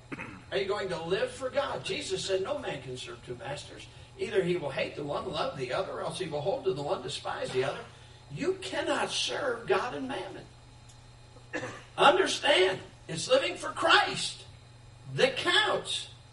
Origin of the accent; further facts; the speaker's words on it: Michigan, United States; I mean, I was born and raised in Michigan. I'm tired of it. I'm glad I'm in the South.